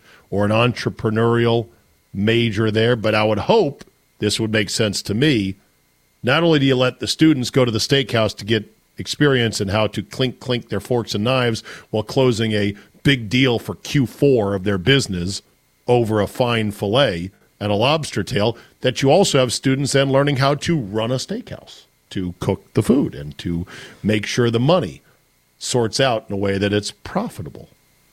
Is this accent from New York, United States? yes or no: yes; Utica, New York, United States; It's an upstate New York thing. Yeah, I'm from Utica.